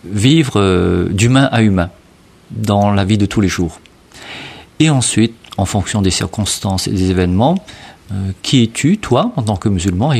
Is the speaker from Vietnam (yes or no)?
no; Réunion; Chez nous, à La Réunion, c'est toujours le défi de ne pas se reposer sur nos lauriers.